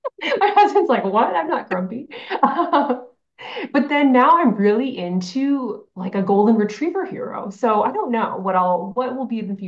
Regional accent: Ontario, Canada; So I am actually from Ontario, which is for those who know Canadian geography, it's like central-ish, central east in Canada. No ocean. It's not super scenic aside from lakes. We have nice lakes, but just a lot of rock.

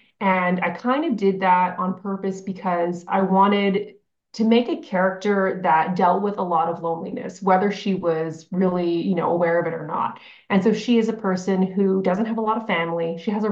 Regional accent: Ontario, Canada; So I am actually from Ontario, which is for those who know Canadian geography, it's like central-ish, central east in Canada. No ocean. It's not super scenic aside from lakes. We have nice lakes, but just a lot of rock.

